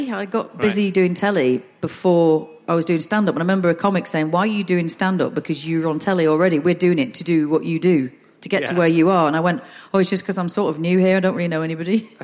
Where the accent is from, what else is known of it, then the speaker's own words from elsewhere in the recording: England, United Kingdom; accent: Northern; I don't want to change my accent. I'm quite happy with a Northern accent.